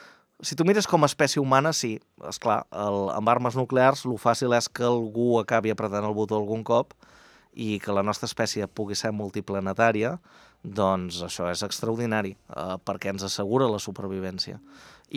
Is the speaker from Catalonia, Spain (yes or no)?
yes; Catalonia, Spain; nosaltres que som de l'Empordà